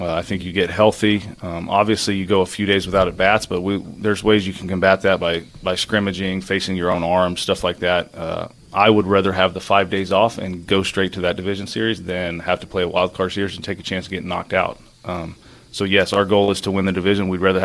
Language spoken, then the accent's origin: English; Oklahoma, United States; I didn't necessarily have an NFL team because I grew up in Oklahoma and we didn't have one.